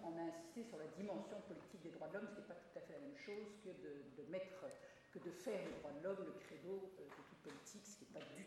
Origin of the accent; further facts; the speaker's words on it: Belgium; C'est peut-être parce que je suis belge